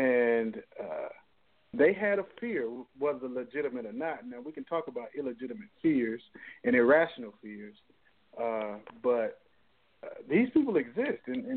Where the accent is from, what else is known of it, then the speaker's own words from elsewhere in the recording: Texas, United States; I'm from the South, you know. I'm born and raised in Texas